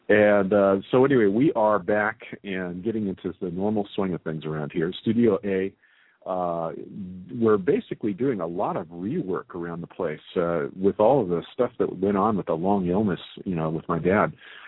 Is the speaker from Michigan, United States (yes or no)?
no; Roseville, California, United States; My dear friend, Debbie Wells, who I grew up with in Roseville, California, is here.